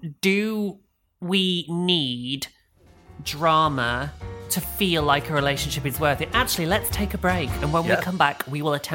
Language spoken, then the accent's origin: English; England, United Kingdom; we, all of us, we question things if they come too easily. We're English.